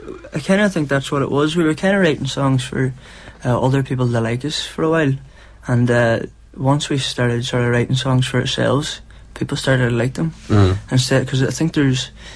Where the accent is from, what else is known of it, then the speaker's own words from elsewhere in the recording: Letterkenny, County Donegal, Ireland; We're four foresters from Letterkenny, County Donegal.